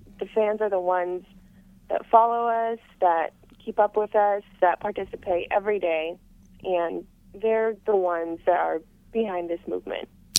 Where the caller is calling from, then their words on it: California, United States; I'm calling from San Diego County, California.